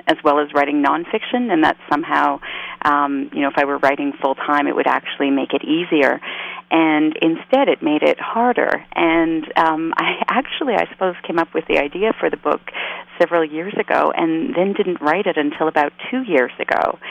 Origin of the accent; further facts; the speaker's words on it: Toronto, Ontario, Canada; now in New York, United States; the two places I've written the most about are my hometown, Toronto, and my adopted hometown, New York.